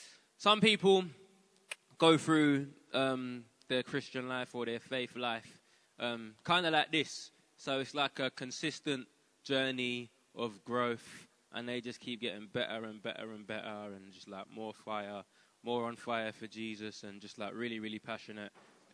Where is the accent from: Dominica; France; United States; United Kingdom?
United Kingdom; London; I'm a rapper from London. I'm very blessed to do what I do. I was raised in a Christian household. My mom was Christian. My dad was a Christian too.